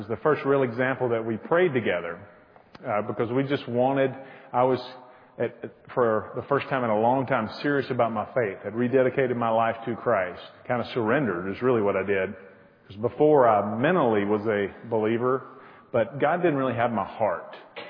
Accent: the South, United States; I grew up churched in the South, but it was really just a kind of a tradition.

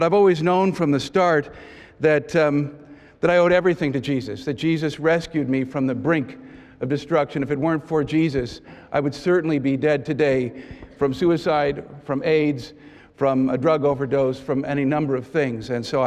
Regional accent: New York City, New York, United States; I was born and raised in New York City. My parents were not believers in Christ.

